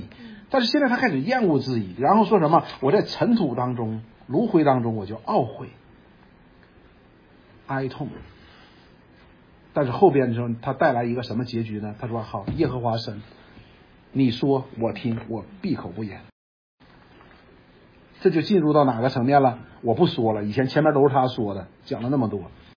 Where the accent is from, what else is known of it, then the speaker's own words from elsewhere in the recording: China; 这句话基本上按我们中国人的翻译过来是什么意思呢？